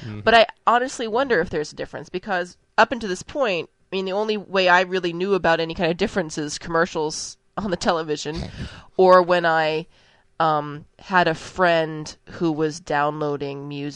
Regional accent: Seattle, Washington, United States; now in New York, United States; I'm originally from Seattle. 30 years old. I just turned 30.

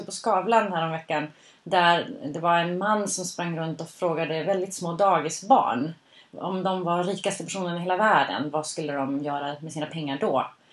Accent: Skellefteå, Västerbotten County, Sweden; alltså jag är från Skellefteå

